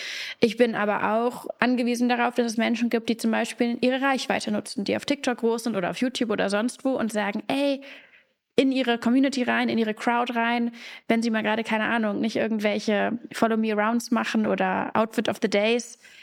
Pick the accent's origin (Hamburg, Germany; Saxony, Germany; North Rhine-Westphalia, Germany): Hamburg, Germany; ich bin 28 Jahre alt, ich komme aus Hamburg in Norddeutschland.